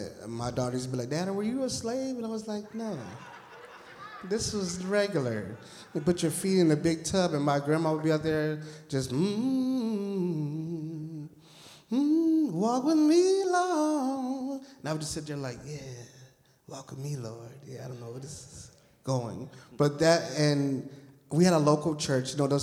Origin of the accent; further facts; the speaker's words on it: Danville, Illinois, United States; We come from Danville, Illinois, a little area called Soldiers Home.